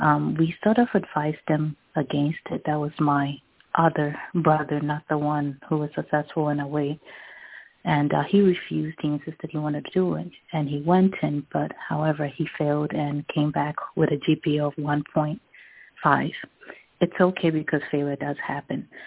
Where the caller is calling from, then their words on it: Woodlands, Texas, United States; I'm calling from Woodlands, Texas.